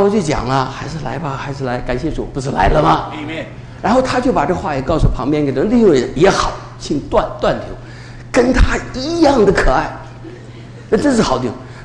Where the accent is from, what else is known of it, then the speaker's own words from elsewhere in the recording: Shaanxi, China; 我在陕西长大，要买甜水，我们这个井里打出来都是苦水